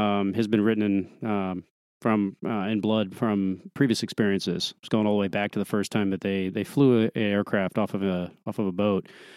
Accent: Ventura, California, United States; also born or lived in Oakland / Virginia Beach / Washington, D.C.; I was born in Oakland, California. I was the son of a Navy F-4 pilot. So we tended to move around a bit, spent some time Virginia Beach growing up, and then Washington, D.C., and then found myself to Ventura, California. Once I grew up out there

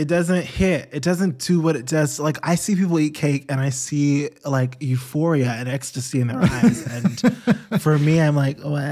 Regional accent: New York, United States; I grew up in New York. Little Pie Company was, like, my jam.

